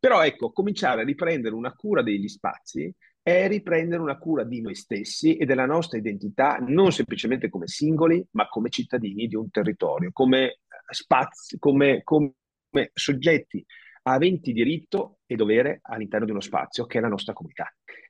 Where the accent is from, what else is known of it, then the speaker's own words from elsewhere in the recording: Vicenza, Veneto, Italy; born there; io sono nato a Vicenza, passo per Vicenza